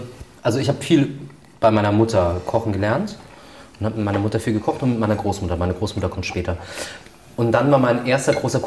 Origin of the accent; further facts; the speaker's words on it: Rhineland-Palatinate, Germany; Gibt es manchmal bei uns in der Pfalz so einen kleinen Vorspeisenteller mit Pfälzer Spezialitäten.